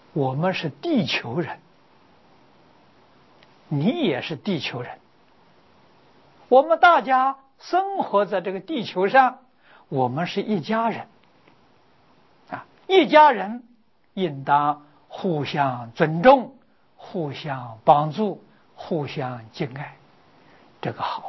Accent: Taiwan; 我们从台湾来的

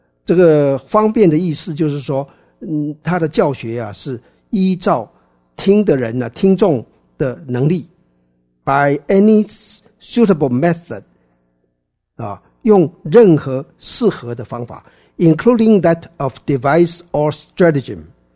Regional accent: China; 但我们中国人不知道，我们中国人就是会，这些东方人就是会崇拜他们这些物质上的

